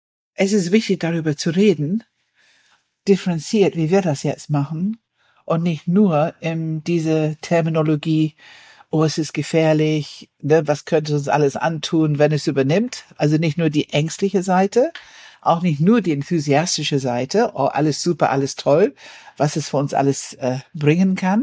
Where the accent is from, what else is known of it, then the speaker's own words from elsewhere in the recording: United Kingdom; Und natürlich erstmal als Brite, man guckt immer, aber dann guckt man drumherum und findet sonst absolut nichts darüber.